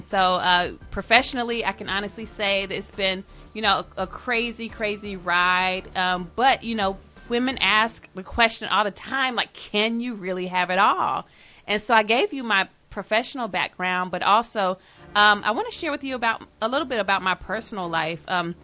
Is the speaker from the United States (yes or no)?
yes; North Carolina, United States; as a college student at Clark or as a young girl growing up in North Carolina